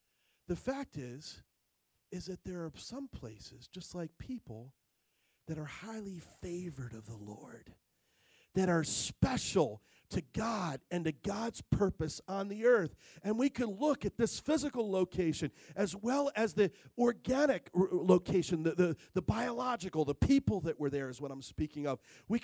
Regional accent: New Jersey, United States; also born or lived in California / New York; I guess my home, I was born in California, lived in New York, but I guess my home is New Jersey. I lived there most of my life growing up. That's home.

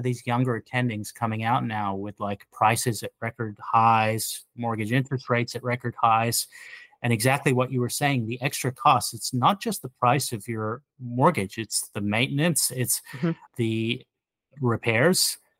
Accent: Australia; I grew up in Australia.

